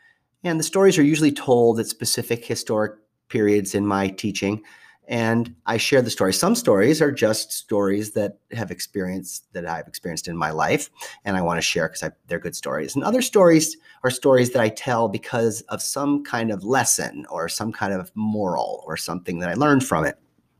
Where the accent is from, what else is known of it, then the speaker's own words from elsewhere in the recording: Ithaca, New York, United States; I had four brothers and sisters, two each. And I grew up in Ithaca, New York.